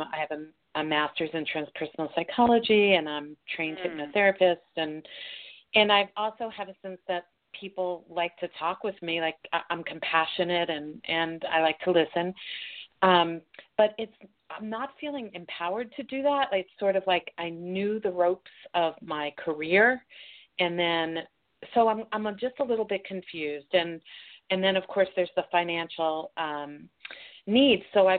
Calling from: Colorado, United States; I'm calling from Colorado.

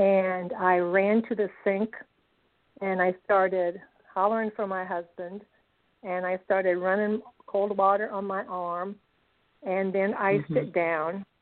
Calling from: Pentwater, Michigan, United States; I'm from Pentwater, Michigan.

